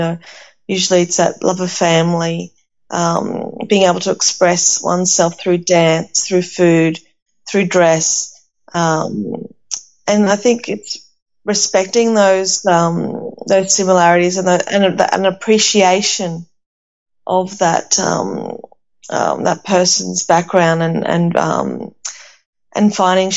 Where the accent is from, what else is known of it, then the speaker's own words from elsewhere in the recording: Athens, Attica, Greece; now in Australia; And where I was born in Athens and grew up in a unit complex, an apartment, a small apartment.